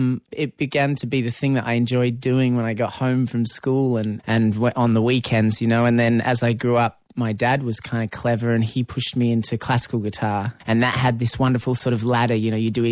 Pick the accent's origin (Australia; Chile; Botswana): Australia; Merimbula, New South Wales; also born or lived in Canberra; I think my dad got a transfer there for work when I was about 5. I started school in Marimbula.